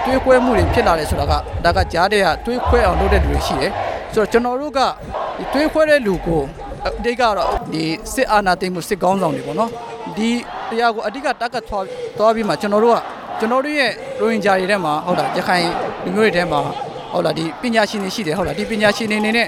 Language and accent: Burmese; Yangon, Yangon Region, Myanmar; ကျွန်တော်မိဘတွေကလုံခဲ့တဲ့နှစ်ပေါင်းများစွာကနေပြီးတော့ရန်ကုန်မြို့ကိုအခြေချပြီးတော့ကျွန်တော်ကရန်ကုန်မြို့မှာကြီးပြင်းလာခဲ့တဲ့ Ranger မြန်မာပြည်ပေါ် Muslim 2ဖြစ်ပါတယ်